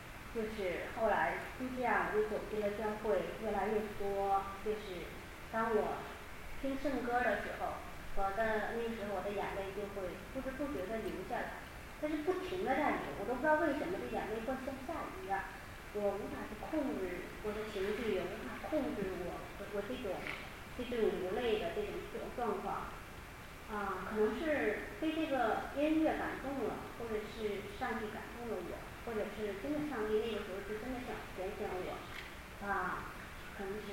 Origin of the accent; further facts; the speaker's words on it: Shenyang, Liaoning, China; moved away as an adult; now in United States; 我是来自东北沈阳，现在那里边是正在下雪纷纷